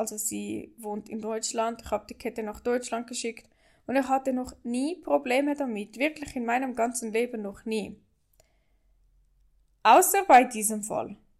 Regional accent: Switzerland; Also ich bin ja aus der Schweiz, wie man hört.

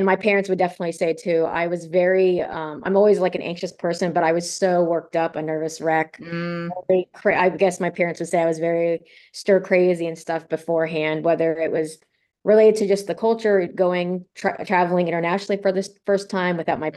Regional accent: Indiana, United States; So I grew up in Indiana, and with my parents, with adoption and stuff, they've always, from even a young age, have educated me about being adopted.

